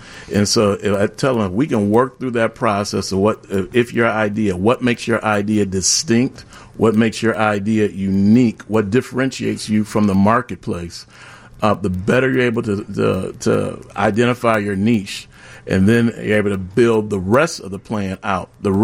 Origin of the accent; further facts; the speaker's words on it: Waukegan, Illinois, United States; So I grew up in Waukegan, Illinois.